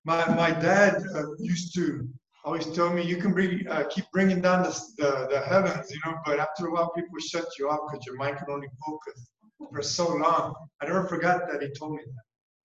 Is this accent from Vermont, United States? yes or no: no; Houston, Texas, United States; born there; so my siblings and I were all born in Houston, Texas. So I am an American citizen.